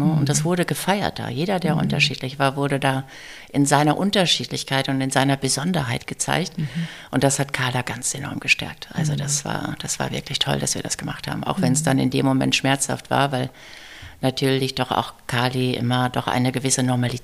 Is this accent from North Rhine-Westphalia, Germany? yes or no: yes; Warendorf, North Rhine-Westphalia, Germany; Also sehr, sehr behütet mit Pferd in der Nähe von Warndorf.